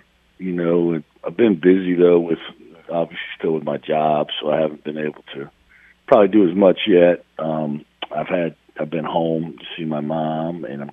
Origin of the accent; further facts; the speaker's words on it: Midwest, United States; I grew up in the Midwest, too, you know, where you think I have been around hockey. I mean, it is frigid up there.